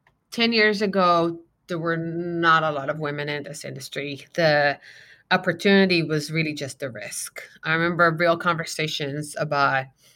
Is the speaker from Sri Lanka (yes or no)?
no; Israel; now in United States; I'm born and raised in Israel.